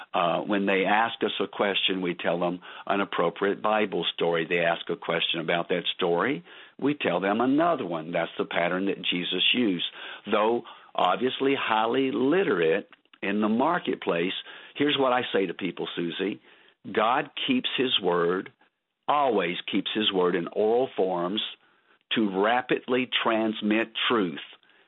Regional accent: Kentucky, United States; I grew up in rural Kentucky. I grew up in the Baptist world where we were terrified of the Holy Spirit.

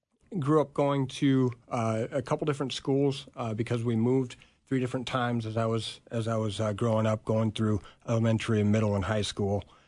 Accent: Storm Lake, Iowa, United States; I grew up in Iowa, so Northwest Iowa corner.

